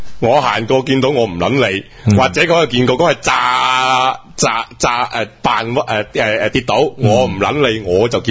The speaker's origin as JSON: {"language": "Cantonese", "town": "Foshan", "region": "Guangdong", "country": "China", "said": "真係我的家鄉菜其實冇程度啊一佛山人嚟㗎嘛小弟都係"}